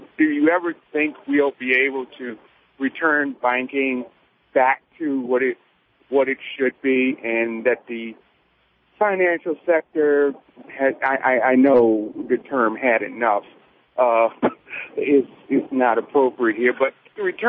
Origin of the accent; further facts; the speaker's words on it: New Market, Maryland, United States; I'm from New Market.